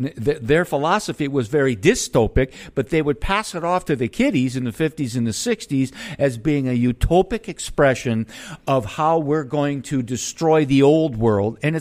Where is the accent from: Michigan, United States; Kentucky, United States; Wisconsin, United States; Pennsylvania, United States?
Wisconsin, United States; also born or lived in Arizona; I was in a right-to-work state in Arizona in the 1980s, and I moved back to Wisconsin, my home state, and I got a teaching job at a public school